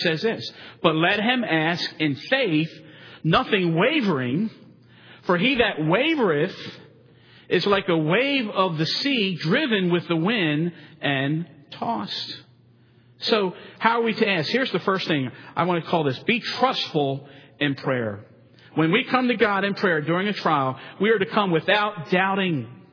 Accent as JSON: {"language": "English", "region": "East Coast", "country": "United States", "tie": "born or raised there", "said": "I grew up on the East Coast, and my father had a boat"}